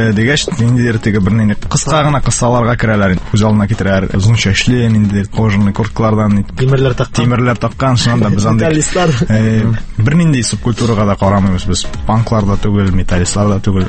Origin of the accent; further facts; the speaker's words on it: Aktanysh, Tatarstan, Russia; moved away; Без Актаныштан. Актанышта 100% бөтенсе татарча сөйләшәм.